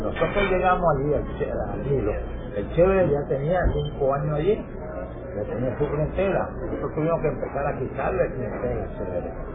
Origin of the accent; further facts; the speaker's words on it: Churubusco, Mexico City, Mexico; yo soy de Churubusco, de México